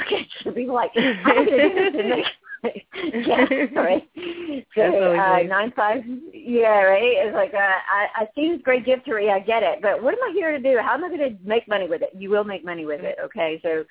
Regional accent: the South, United States; I say little because I'm from the South

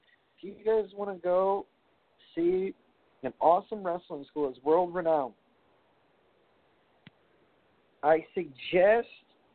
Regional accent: Brooklyn, New York, United States; I'm going to be in Brooklyn, my hometown, watching at Barclays

